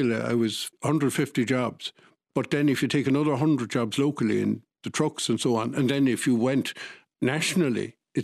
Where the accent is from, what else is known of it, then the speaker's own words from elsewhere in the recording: Dublin, Leinster, Ireland; I grew up in Pembroke Park, which is Donnybrook, Ballsbridge area. I went to school in Mount Merion, so I passed RTE on my way to school over many, many years, and I went to college in UCD.